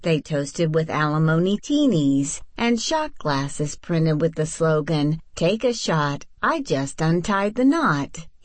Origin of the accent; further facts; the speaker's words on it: Texas, United States; also born or lived in Massachusetts; I was a volunteer for Audio Journal when I lived in Massachusetts. I've since moved back to my home state of Texas